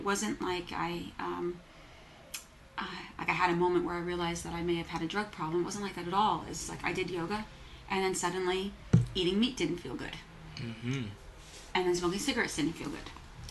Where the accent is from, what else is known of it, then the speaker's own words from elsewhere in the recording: New Jersey, United States; moved away as an adult; now in New York City, United States; I grew up in New Jersey, moved to New York City when I was 18